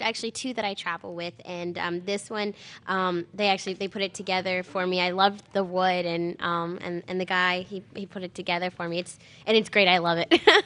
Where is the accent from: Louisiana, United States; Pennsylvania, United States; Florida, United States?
Louisiana, United States; New Orleans; I'm from New Orleans, Louisiana, and I am homegrown.